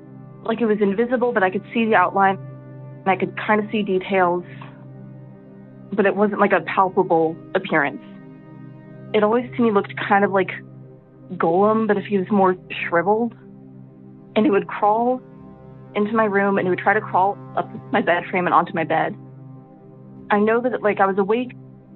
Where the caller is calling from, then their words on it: Ohio, United States; Hi, I'm calling from Ohio.